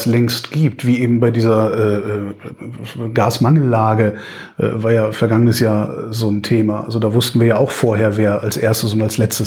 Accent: Cologne, North Rhine-Westphalia, Germany; Ich komme aus Köln

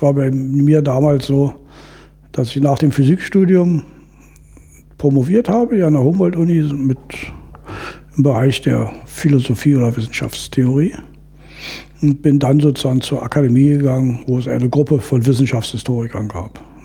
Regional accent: Germany; Also ich bin in der DDR groß geworden

